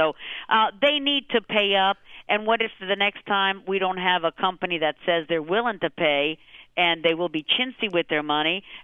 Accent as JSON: {"language": "English", "region": "Florida", "country": "United States", "said": "And there's still a lot of speculation in my home state of Florida about if it's going to get down there."}